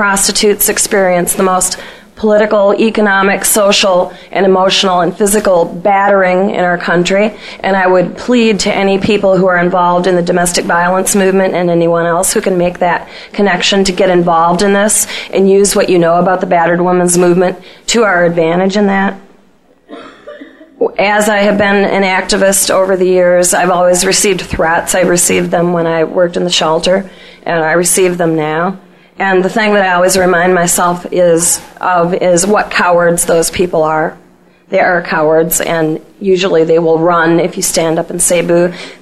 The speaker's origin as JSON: {"language": "English", "town": "Mount Pleasant", "region": "Michigan", "country": "United States", "said": "I'm from Mount Pleasant, Michigan. I'm an activist."}